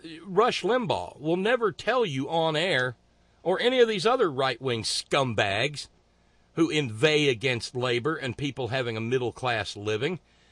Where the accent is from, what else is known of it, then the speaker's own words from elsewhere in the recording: Alabama, United States; I can't tell you how many times I heard that growing up in Alabama.